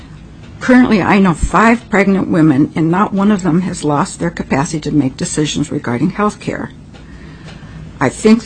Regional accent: Alaska, United States; I was born and raised in Alaska, but I worked in Seattle for the Centers for Medicaid and Medicaid Services for a number of years.

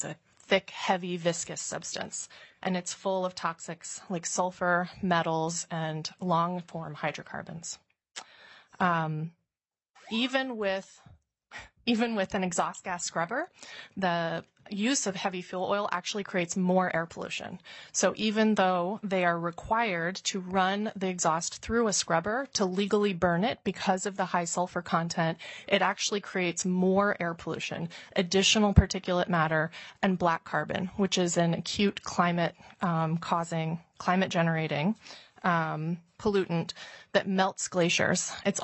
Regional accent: Juneau, Alaska, United States; born there; I was born here in Juneau. I come from a commercial fishing family

